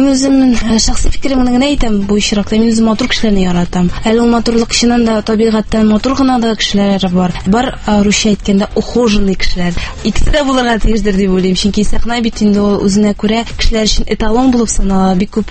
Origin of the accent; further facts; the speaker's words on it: Almetyevsk, Tatarstan, Russia; Әлмәт районы. Мин Әлмәттән үзем туыстым.